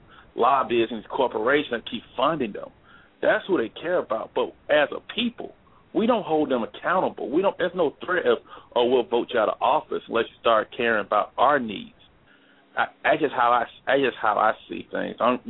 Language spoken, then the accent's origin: English; Alabama, United States; now in Arizona, United States; Oh, actually, I live in Arizona. I'm from Alabama, so I sent an absentee ballot out 2 weeks ago.